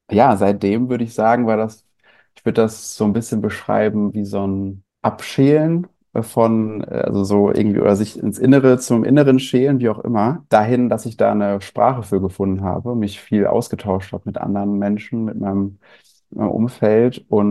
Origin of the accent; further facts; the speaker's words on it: Gütersloh, North Rhine-Westphalia, Germany; born there; now in Bielefeld, Germany; ich bin 24 Jahre alt, meine Pronomen sind er, ihm. Und ich bin in Gütersloh geboren und wohne mittlerweile in Bielefeld.